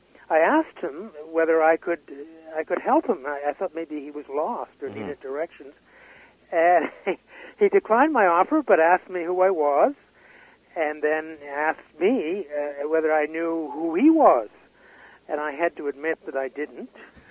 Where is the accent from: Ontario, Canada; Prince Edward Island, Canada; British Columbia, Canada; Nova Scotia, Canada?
Prince Edward Island, Canada; Charlottetown; born there; I was born in Charlottetown. Mm-hmm. I'm a twin.